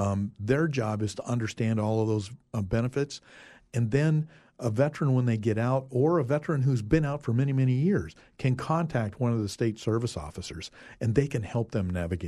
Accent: Idaho, United States; Fortunately, I grew up in Idaho. So after traveling the world, I knew where I was going to come home to.

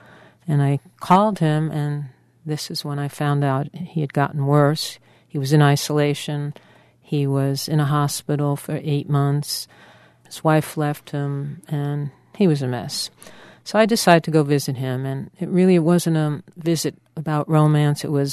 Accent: Brooklyn, New York, United States; and I grew up in Brooklyn, New York.

